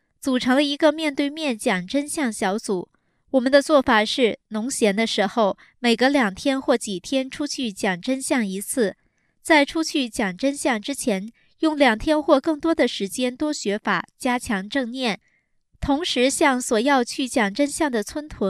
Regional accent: Shandong, China; 因为我的老家是山东的，我说话有时本地人听不清

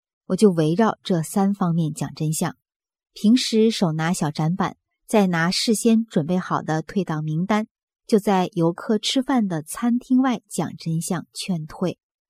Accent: China; moved away; 我小时候在国内长大，

